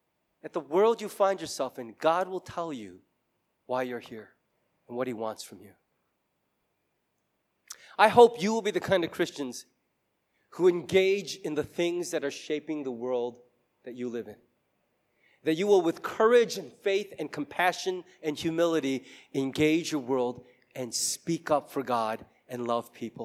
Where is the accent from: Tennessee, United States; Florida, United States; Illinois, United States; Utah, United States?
Illinois, United States; Chicago; also born or lived in South Korea; I get it, but guess what? I was born in South Korea. What am I doing in Chicago? That wasn't my choice.